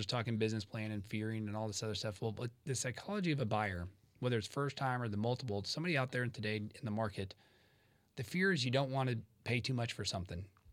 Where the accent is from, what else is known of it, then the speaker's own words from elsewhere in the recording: Dallas-Fort Worth, Texas, United States; I'm very blessed that I grew up here in Dallas-Fort Worth